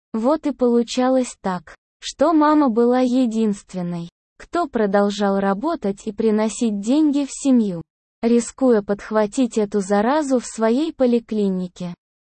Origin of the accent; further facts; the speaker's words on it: Saratov, Saratov Oblast, Russia; Я родился и вырос в Саратове. В семье малообеспеченной и весьма консервативной.